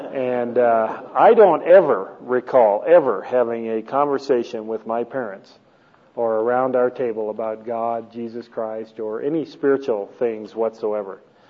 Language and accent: English; Canada; I was born and raised in Canada. My wife and I grew up about six blocks apart.